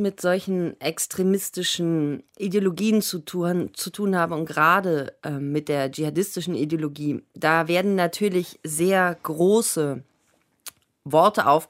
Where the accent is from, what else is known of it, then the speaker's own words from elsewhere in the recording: Bonn, North Rhine-Westphalia, Germany; Wir sind zusammen aufgewachsen in Bonn.